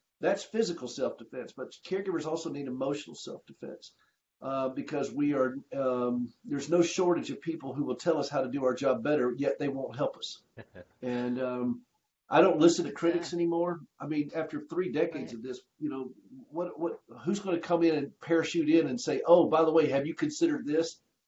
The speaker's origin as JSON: {"language": "English", "country": "Nigeria", "said": "I'm Nigerian, Dave. I'm Nigerian"}